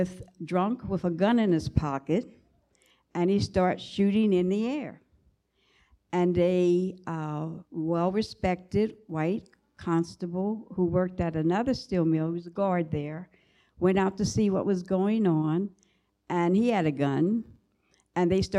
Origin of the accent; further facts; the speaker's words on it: Coatesville, Pennsylvania, United States; I grew up in Coatesville. I hope you've heard of Coatesville. It's just 35 minutes from here.